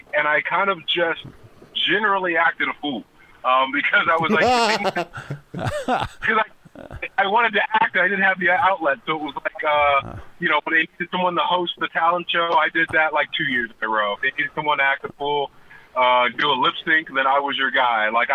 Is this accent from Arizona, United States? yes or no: no; California, United States; I grew up in Orange County at a regular school.